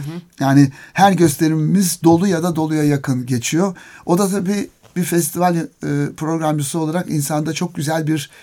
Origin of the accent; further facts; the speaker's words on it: Zonguldak, Turkey; Üstelik ben Zonguldaklıyım. Hani Karadeniz ama hiç yolum düşmemişti.